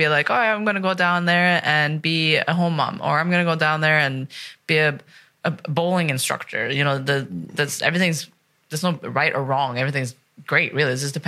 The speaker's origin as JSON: {"language": "English", "country": "Norway", "tie": "born or raised there", "said": "I grew up in Norway."}